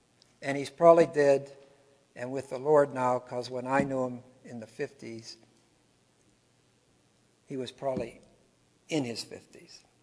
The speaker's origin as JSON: {"language": "English", "region": "Pennsylvania", "country": "United States", "said": "And I says, \"I'm from Pennsylvania.\""}